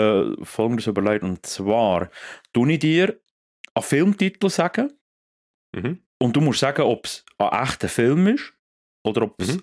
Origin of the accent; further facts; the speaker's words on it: Meiringen, Bern, Switzerland; ich bin in Meiringen aufgewachsen.